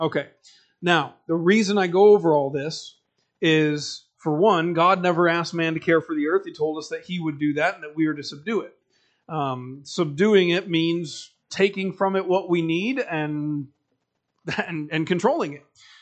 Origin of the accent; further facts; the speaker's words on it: Michigan, United States; I'm from Michigan, and Michigan is a lot of farmland. There's a lot of farmland in lower Michigan.